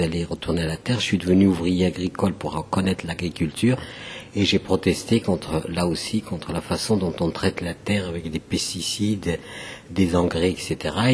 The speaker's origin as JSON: {"language": "French", "region": "the south", "country": "Algeria", "also_born_or_lived": "Paris, France", "moved": "yes", "lives_now": "France", "said": "je suis originaire du sud de l'Algérie. J'ai vécu donc en France et à Paris en particulier."}